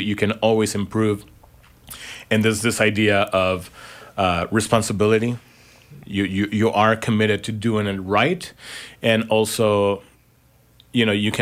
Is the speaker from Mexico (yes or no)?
yes; Mexico; English is a second language; also born or lived in Kansas City; now in La Crosse, United States; Well, I'm from Mexico. I grew up in Mexico. And I studied in Kansas City. And then from Kansas City, I came to La Crosse, and I've been teaching flute and music history there for 4 years.